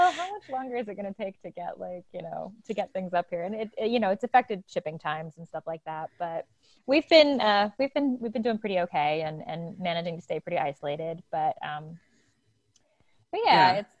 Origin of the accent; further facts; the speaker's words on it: Alaska, United States; And I'm from Alaska, born and raised, but I travel all over the country.